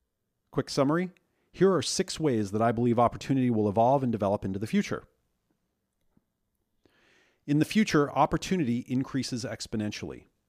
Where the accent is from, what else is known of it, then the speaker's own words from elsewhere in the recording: Oregon, United States; a track and field coach from my home state of Oregon